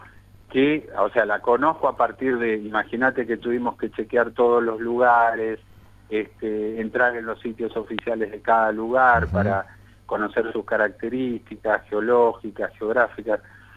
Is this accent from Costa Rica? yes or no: no; Argentina; tuvimos la suerte como argentinos